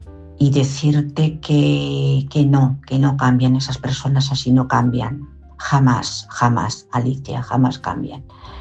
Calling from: Madrid, Community of Madrid, Spain; de Madrid.

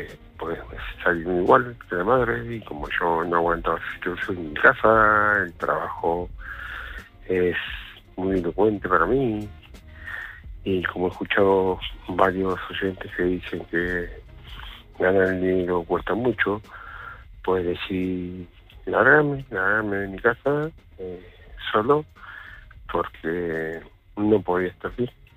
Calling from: Málaga, Andalusia, Spain; de Málaga

